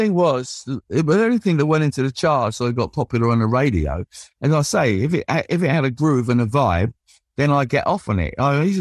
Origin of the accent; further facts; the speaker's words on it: Ashford, South East England, United Kingdom; born there; I was born in Ashford, Middlesex, which is about 16 miles from the centre of London. It was a dormitory town in 1955. The population was about only 16,500.